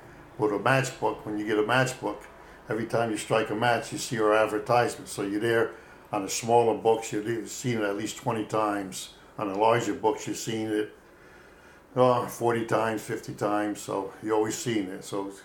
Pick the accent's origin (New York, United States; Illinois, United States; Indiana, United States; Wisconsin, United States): New York, United States; Hudson; Yeah, I grew up in Hudson all the while. I lived there all my life until I got married and I moved out into Greenport.